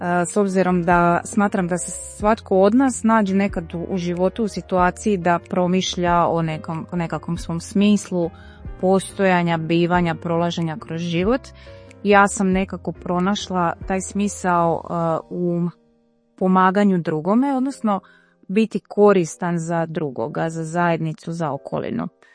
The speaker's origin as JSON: {"language": "Croatian", "town": "Vinkovci", "region": "Vukovar-Syrmia County", "country": "Croatia", "said": "živim i dolazim iz Vinkovaca."}